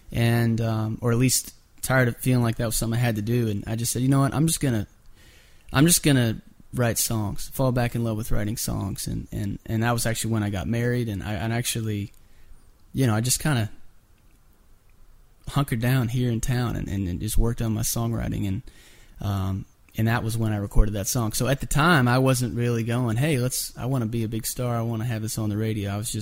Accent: Pennsylvania, United States; And so being that I was from Pennsylvania and with that stat alone, they said, hey, maybe this guy can write your song.

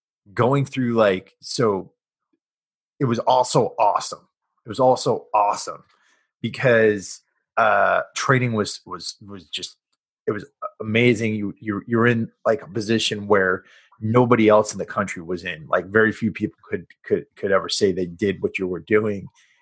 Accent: New England, United States; I mean, and I'm from New England

